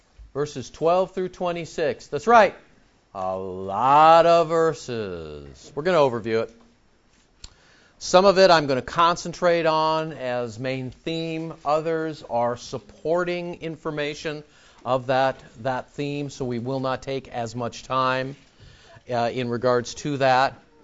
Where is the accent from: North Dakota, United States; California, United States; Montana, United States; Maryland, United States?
California, United States; Montebello; I made my parents have church at our house when I was growing up in Montebello.